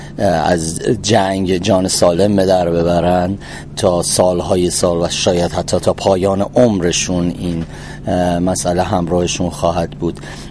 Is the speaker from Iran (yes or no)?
yes; Iran; جنگ یک مسئلهیه که مال مثلا ما ایرونی ها فقط نیست که حالا 8 سال درگیرش بودیم توی دوران معاصر و خود من کودکیم در اون دوران سپری شده